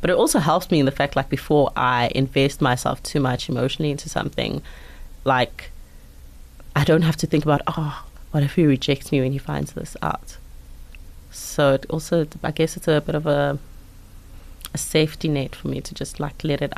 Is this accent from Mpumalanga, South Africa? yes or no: yes; Mpumalanga, South Africa; like I grew up in Mpumalanga